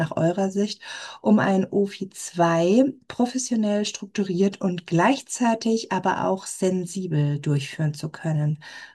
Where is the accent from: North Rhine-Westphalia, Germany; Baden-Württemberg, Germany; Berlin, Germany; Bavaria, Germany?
Baden-Württemberg, Germany; ich komme ja aus dem Badischen, und wenn ich dann, dann rede ich da schon ganz anders